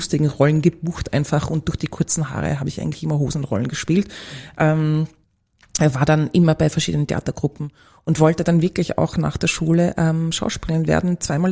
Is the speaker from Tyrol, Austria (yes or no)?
no; Vienna, Austria; Ich bin eine typische Wienerin